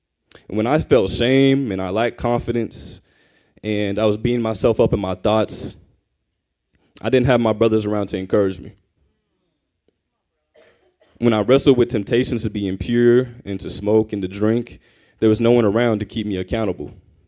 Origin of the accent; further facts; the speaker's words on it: Kansas City, Kansas, United States; moved away; also born or lived in Dallas, Texas; If you didn't know, I'm originally from Kansas City. I was born in Kansas City, Kansas, but me and my family moved to Dallas, Texas in 2014